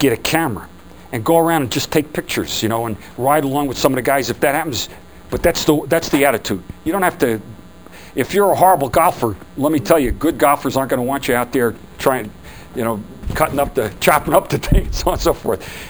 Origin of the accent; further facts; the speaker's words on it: Ireland; I was from Ireland